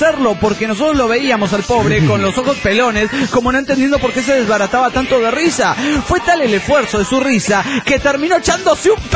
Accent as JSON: {"language": "Spanish", "region": "Santa Fe", "country": "Argentina", "said": "de Santa Fe, Argentina."}